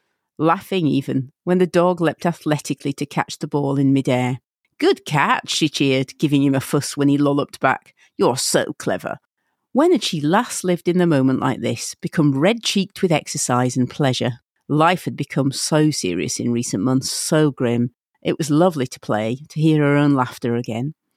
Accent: Huddersfield, Yorkshire and the Humber, United Kingdom; I am from Huddersfield in God's own country on the correct side of the Pennines

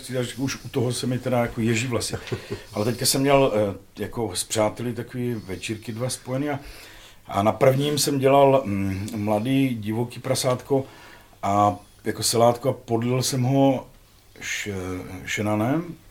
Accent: Olomouc, Olomouc Region, Czechia; protože jsem z Hané, my Olomoučáci jsme jaký šetrní

